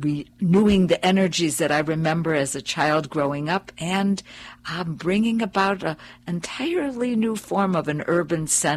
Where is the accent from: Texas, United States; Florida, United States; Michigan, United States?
Michigan, United States; Detroit; I grew up in Detroit, okay.